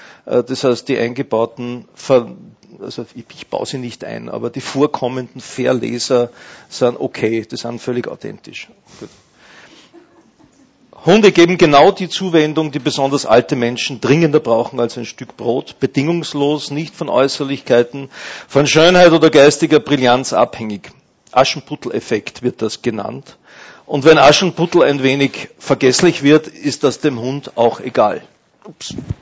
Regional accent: Austria; Als Österreicher bin ich ein Anhänger des Binnen-Eis.

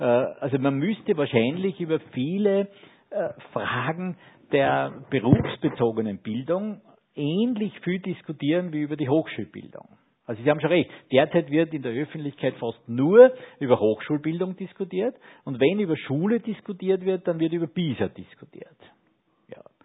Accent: Austria; nicht nur als Österreicher, sondern auch als EU

